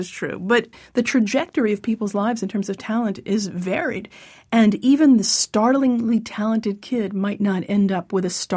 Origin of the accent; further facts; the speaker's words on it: Syosset, New York, United States; I grew up on Long Island in Syosset, and otherwise known by its Native American name, Exit 43.